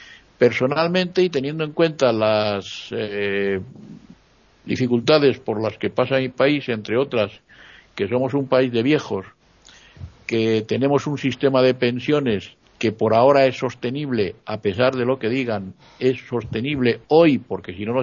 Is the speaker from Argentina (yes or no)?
no; Spain; La emigración en España, en mi país, por el orden de personas que emigran, pues son latinoamericanos y africanos.